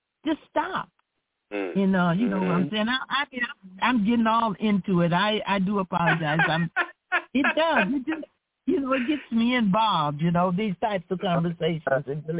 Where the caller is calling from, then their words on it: Flint, Michigan, United States; calling from Flint, Michigan.